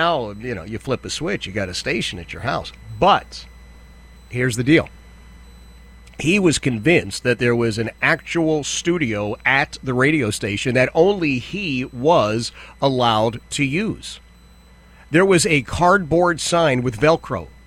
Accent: New York City, New York, United States; Jeff, I grew up in New York City. John Gambling, Rambling with Gambling, Howard Stern, Don Imus.

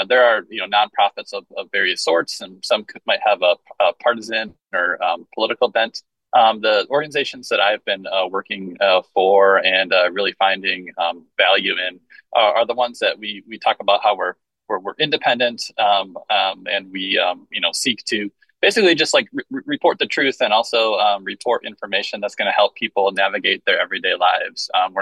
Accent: Michigan, United States; I reported for a couple of years in my home state of Michigan at Bridge Magazine, which is a nonprofit there.

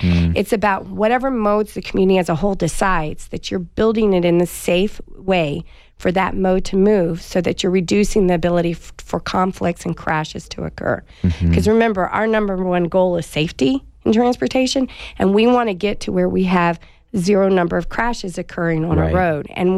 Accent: Florida, United States; folks, I'm from Florida. We have nothing but flat land.

